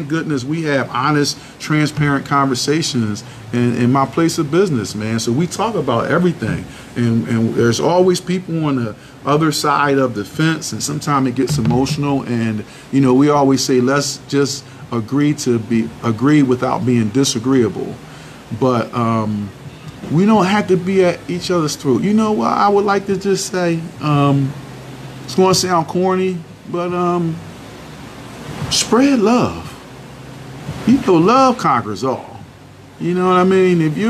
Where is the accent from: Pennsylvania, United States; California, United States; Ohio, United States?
Pennsylvania, United States; Philadelphia; I'm from Philly, so don't judge me.